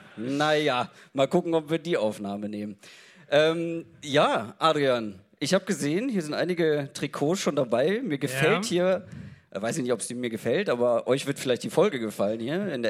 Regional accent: Hamburg, Germany; Tourabschluss in meiner Heimatstadt.

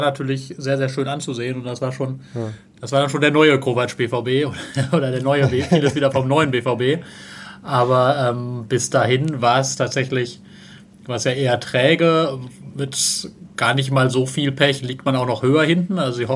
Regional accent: North Rhine-Westphalia, Germany; Ja, ich stamme aus Westfalen

